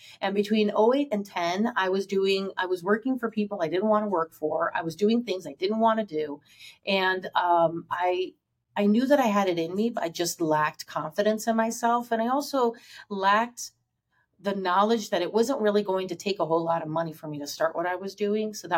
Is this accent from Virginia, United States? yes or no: yes; Virginia, United States; English is a second language; now in Detroit, United States; So like English was my second language, even though I was born in Virginia, mm-hmm. you know? And then when I left Virginia and I moved to Detroit